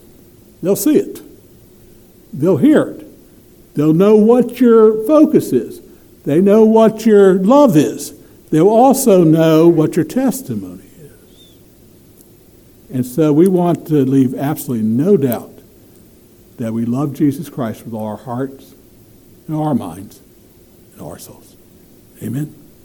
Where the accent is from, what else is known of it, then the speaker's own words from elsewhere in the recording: West Virginia, United States; I'm from West Virginia. We leave ours out.